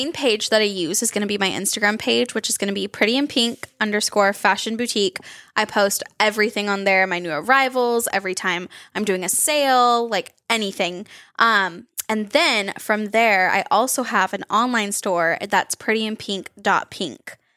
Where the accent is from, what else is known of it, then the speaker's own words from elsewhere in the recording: Red Bluff, California, United States; I mean, I grew up in Red Bluff, but I've never lived a lifestyle of being country or like rodeo.